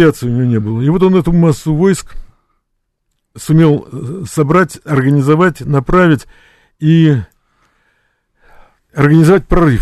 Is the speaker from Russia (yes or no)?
no; Zelva, Grodno Region, Belarus; also born or lived in Slonim; между белорусскими городами Зельва и Слоним. Это мои родные города, в которых прошло мое детство